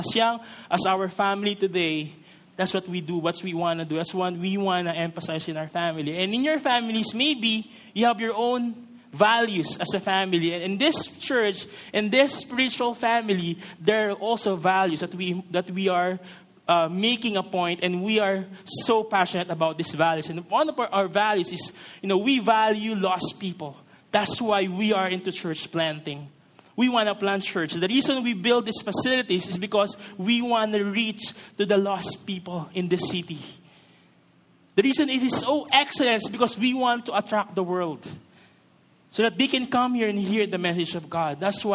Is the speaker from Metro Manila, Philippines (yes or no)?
yes; Sampaloc, Metro Manila, Philippines; I grew up in Sampaloc.